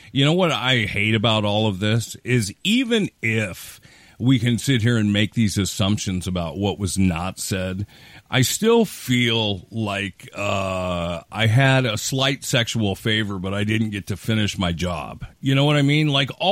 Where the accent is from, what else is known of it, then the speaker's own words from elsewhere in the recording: Seattle, Washington, United States; it has to do with my hometown, and my home state, Seattle, Washington